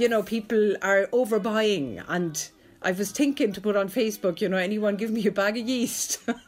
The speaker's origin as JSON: {"language": "English", "country": "Germany", "tie": "born or raised there", "second_language": "English", "lives_now": "Ireland", "said": "No, I'm German. I grew up in Germany"}